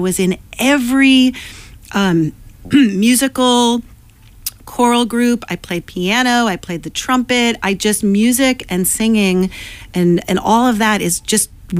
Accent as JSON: {"language": "English", "town": "Arlington", "country": "United States", "tie": "born or raised there", "said": "So I grew up in Arlington, and I grew up in a not necessarily a professionally musical household, but a very musical household."}